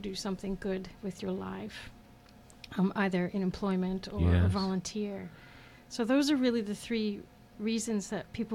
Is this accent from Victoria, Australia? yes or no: yes; Sale, Victoria, Australia; born there; I was born in Sale. It's a little town 2 hours south of Melbourne on the East Coast.